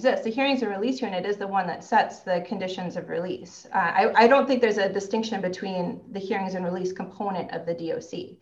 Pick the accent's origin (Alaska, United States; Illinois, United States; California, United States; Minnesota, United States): Minnesota, United States; I grew up in Hennepin County. Everybody I know and love is there. I want to go there.